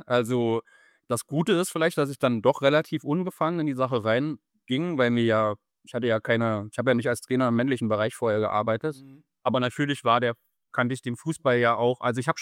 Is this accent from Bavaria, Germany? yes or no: no; Thuringia, Germany; Ich komme aus Thüringen ursprünglich